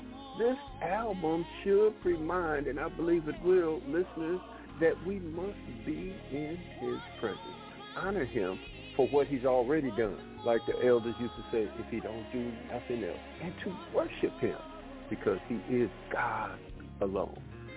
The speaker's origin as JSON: {"language": "English", "town": "Detroit", "region": "Michigan", "country": "United States", "tie": "born or raised there", "also_born_or_lived": "Southern US", "said": "Now, I wasn't in the South, even though I was born in the South. They took me to Detroit at the age of 6. So I didn't get a whole lot of blues, but I did get a whole lot of Motown."}